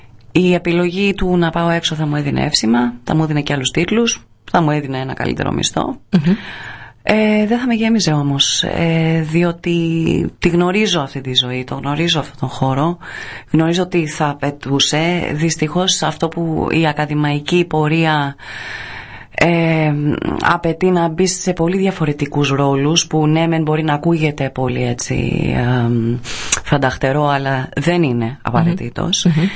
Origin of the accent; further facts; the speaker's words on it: Corfu, Ionian Islands, Greece; also born or lived in England; η μητέρα μου είναι Κυρκυραία και ο πατέρας μου είναι Άγγλος. Εγώ γεννήθηκα στην Αγγλία. Ήρθαμε οικογενειακώς στην Κέρκυρα όταν ήμουν 4.